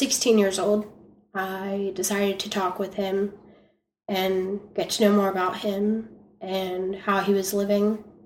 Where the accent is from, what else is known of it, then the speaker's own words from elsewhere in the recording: Florida, United States; I grew up in the South, and I went to church for 8 years, and my grandparents raised me for about 8 years in Florida.